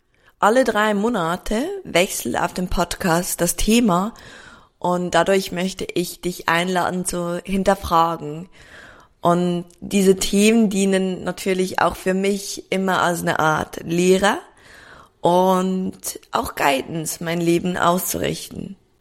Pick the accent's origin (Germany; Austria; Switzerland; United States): Switzerland; ich komme aus der Schweiz